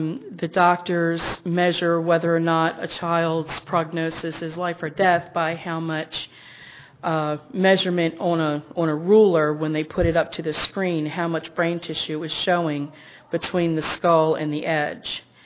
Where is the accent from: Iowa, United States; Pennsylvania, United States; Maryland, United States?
Maryland, United States; I called a friendly pastor that I knew from my hometown in Maryland